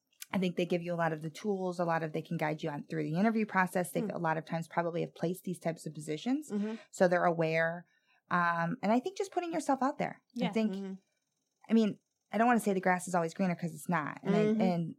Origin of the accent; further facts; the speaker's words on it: Niles, Michigan, United States; also born or lived in Buchanan; I lived in Buchanan. So I say Niles. I guess I probably should be careful. I grew up in Niles till 7th grade, and then I moved to Buchanan.